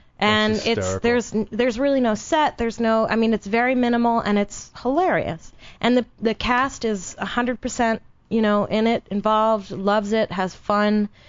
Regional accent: Brooklyn, New York, United States; moved away; Yeah, I'm from Brooklyn, New York, and I left in 2003 to come out here.

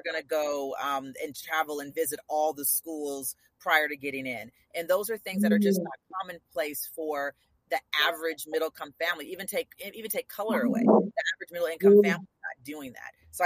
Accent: Kansas, United States; also born or lived in Nashville; I was raised in Kansas. I was born in Nashville, raised in Kansas.

